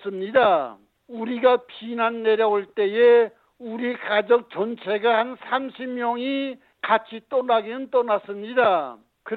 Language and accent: Korean; North Korea; 저도 북한에서 온 사람인지라 여러분의 고통을 잘 이해하고 동정합니다.